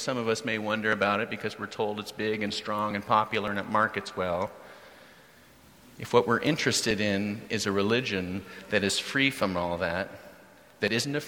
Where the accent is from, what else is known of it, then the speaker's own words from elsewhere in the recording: Pacific Northwest, United States; I'm from the Pacific Northwest. Spiritual but not religious.